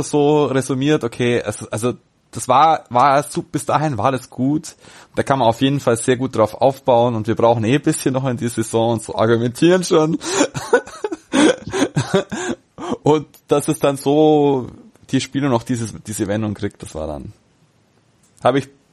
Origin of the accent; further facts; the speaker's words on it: Augsburg, Bavaria, Germany; Kann man auch drüber meckern als Augsburger